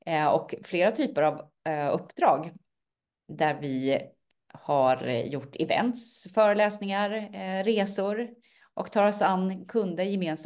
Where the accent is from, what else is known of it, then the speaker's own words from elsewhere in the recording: Värmland, Sweden; now in Spain; Jag är värmlänning i grund och botten. Men bor sedan många år i Stockholm. Fast just nu bor jag faktiskt i Spanien. Men är snart tillbaka i Stockholm igen.